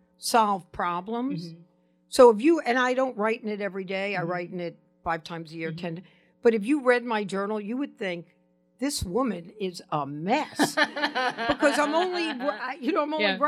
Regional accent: New York, United States; I'm from New York, there are none.

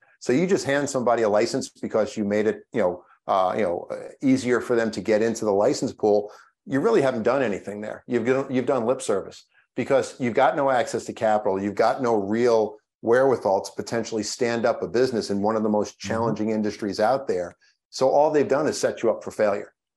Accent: New York, United States; And I grew up on Long Island, not that far from their native lands, and used to go out every Labor Day to their powwow

